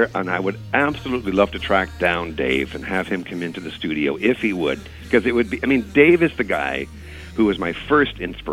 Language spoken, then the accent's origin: English; Montreal, Quebec, Canada; Montreal, my hometown